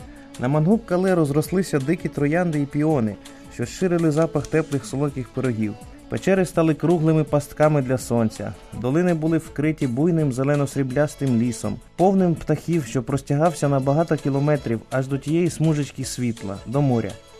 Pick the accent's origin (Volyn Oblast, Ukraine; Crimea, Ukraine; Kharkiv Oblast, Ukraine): Crimea, Ukraine; born there; now in Kyiv, Ukraine; Народився в Криму, живу в Києві.